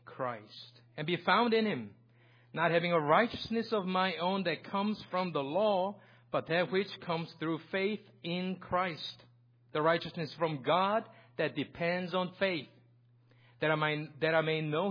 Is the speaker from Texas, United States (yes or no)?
yes; Texas, United States; moved away; also born or lived in South Korea; I came from Korea, South Korea, 20-some years ago. And I grew up in Texas, the great state of Texas. I went to high school there. I went to college there.